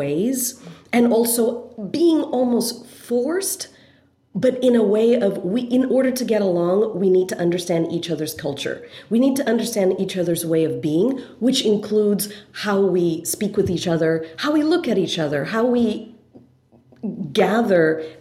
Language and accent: English; Singapore; I do feel fortunate that I grew up in Singapore for many reasons.